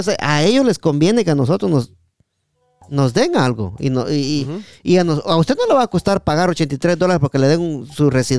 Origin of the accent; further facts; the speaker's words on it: Guatemala; nosotros los latinos que venimos de Guatemala